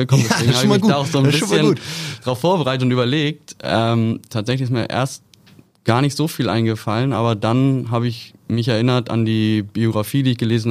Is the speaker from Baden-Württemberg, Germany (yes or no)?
no; Hamburg, Germany; ich als Hamburger